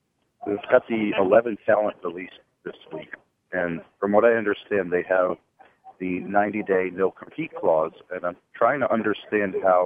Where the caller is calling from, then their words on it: New Jersey, United States; from New Jersey.